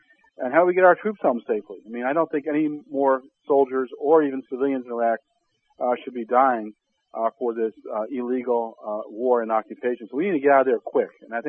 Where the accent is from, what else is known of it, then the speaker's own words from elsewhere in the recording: New Orleans, Louisiana, United States; there was a local activist from my hometown here on Meet the Press this weekend, and he was talking about how New Orleans was really a symptom of a problem we're going to face in all of our major cities